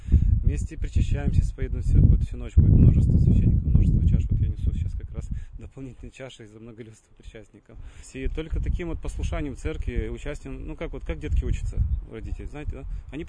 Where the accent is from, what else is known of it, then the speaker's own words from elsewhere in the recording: Odesa Oblast, Ukraine; moved away; Я 3 года как с Одесской области выехал, с семьей здесь служу.